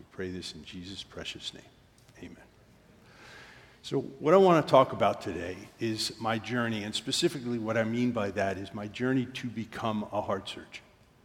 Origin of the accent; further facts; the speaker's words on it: Doylestown, Pennsylvania, United States; I grew up in Doylestown, which is a suburb of Philadelphia, about an hour north of Philadelphia. My wife and I are from there. We went to high school together there.